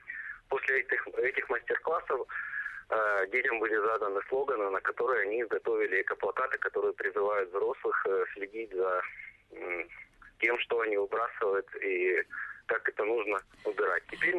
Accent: Donetsk, Donetsk Oblast, Ukraine; born or raised there; moved away

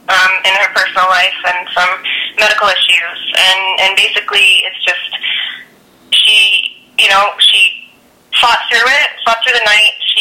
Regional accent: Prince Edward Island, Canada; now in Toronto, Canada; I'm living here. I'm actually from Prince Edward Island.

